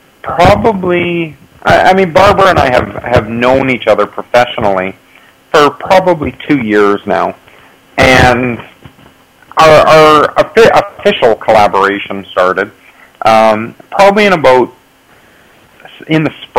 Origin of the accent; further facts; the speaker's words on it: Snow Lake, Manitoba, Canada; Well, Snow Lake is my hometown, actually. I was born and raised here, and I have been back here teaching now for, I think this is my 11th year.